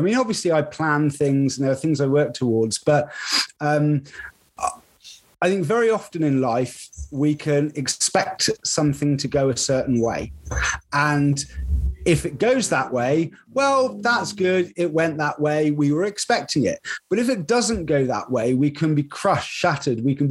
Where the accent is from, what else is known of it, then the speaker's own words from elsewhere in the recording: Nailsea, South West England, United Kingdom; I grew up in Nailsea, which was a pretty small town, which is about 8 miles outside of the city of Bristol.